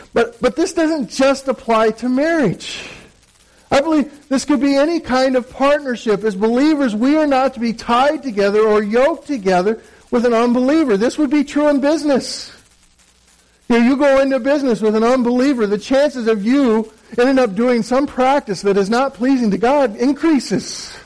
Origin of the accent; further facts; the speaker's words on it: Midwest, United States; I come from the Midwest and we had a county fair where they had horse pulls.